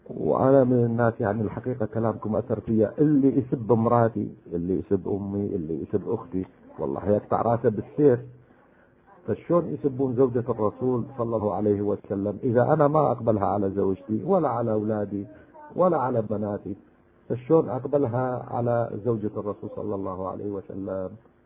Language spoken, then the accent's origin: Arabic; Iraq; moved away; ما غادرنا العراق، لأن كان يعني مغمض عيوننا في العراق، عايشين في لال يعني أكثر شيعة